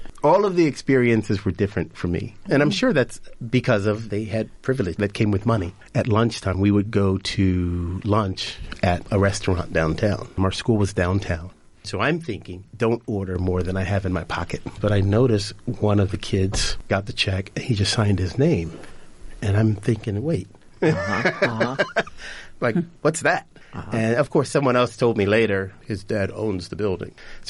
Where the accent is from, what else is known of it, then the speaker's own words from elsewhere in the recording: Philadelphia, Pennsylvania, United States; I grew up in North Philadelphia, just on the south side of Temple University. It was a nice little enclave of a neighborhood because if you went any direction, you were in a whole different world where it was scary for me.